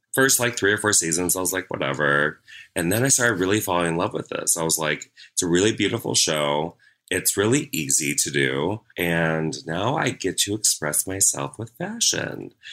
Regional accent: Minnesota, United States; now in Orlando, United States; So I grew up in Minnesota and I went to college at Ringling College of Art and Design, which is down in Sarasota.

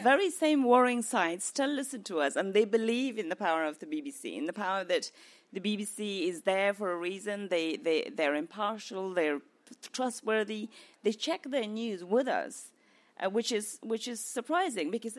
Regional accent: Afghanistan; growing up in Afghanistan under the first Taliban regime, we didn't have anything

